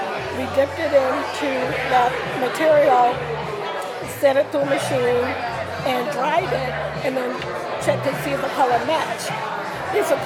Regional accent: North Carolina, United States; I'm originally from North Carolina, I always knew that I wanted to live in New England

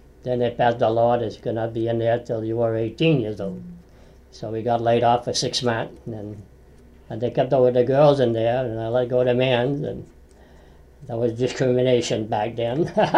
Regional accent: Auburn, United States; born there; I was born right here on Main Street in Auburn. We were born in a house. We were not born in a hospital then, you know.

